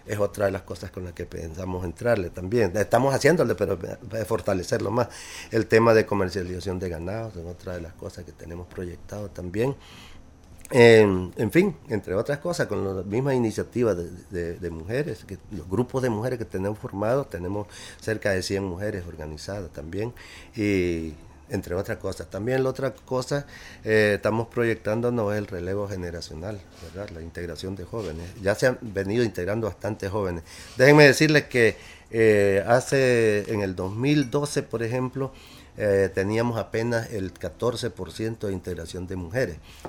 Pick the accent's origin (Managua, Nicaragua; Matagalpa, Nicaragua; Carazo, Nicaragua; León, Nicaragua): León, Nicaragua; Achuapa; Yo vengo de Achuapa, pedacito de patria que está ubicada al norte de León